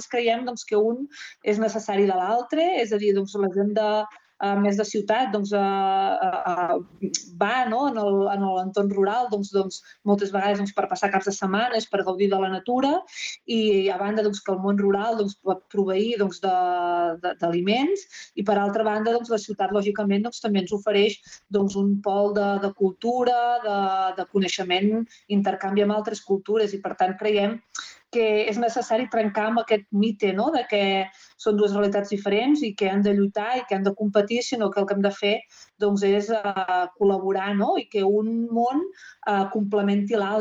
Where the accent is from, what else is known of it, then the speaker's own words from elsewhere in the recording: Solsona, Catalonia, Spain; jo sóc de Solsona i bé, com molta de la gent doncs, vaig anar durant una època a estudiar fora, en concret a Girona, però al cap de poc doncs, vaig tornar a Solsona.